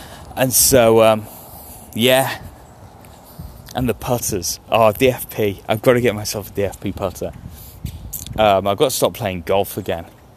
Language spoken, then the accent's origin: English; United Kingdom; Oh, I'm British. It hurts to say the word European at the moment.